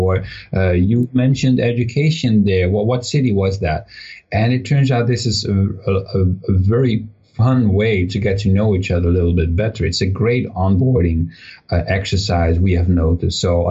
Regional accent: Netherlands; Because I'm from the Netherlands, so that's the NL part.

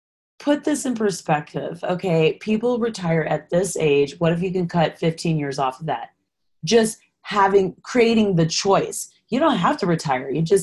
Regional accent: United States; When I was paying off debt, like as an American trying to be debt free, it's the same thing.

